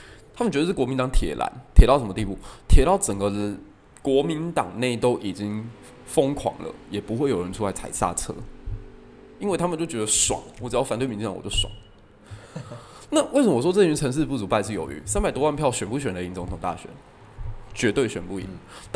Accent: Taiwan; 让我们台湾人觉得应该在这个时刻选择你

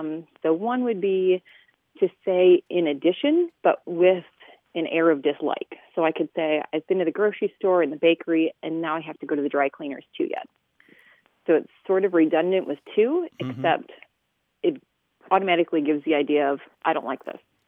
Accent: Minnesota, United States; I have a question about a phrase that I grew up using. I'm originally from South Central Minnesota.

